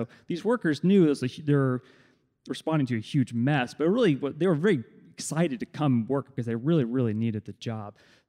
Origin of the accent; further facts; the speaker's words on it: Franklin, Tennessee, United States; I grew up outside of Nashville in Franklin, Tennessee.